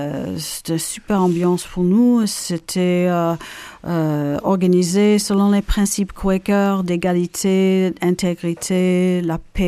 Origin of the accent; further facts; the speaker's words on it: United States; French is a second language; now in France; Non, je suis américaine. J'ai un nom de famille français parce que mon père était d'origine suisse.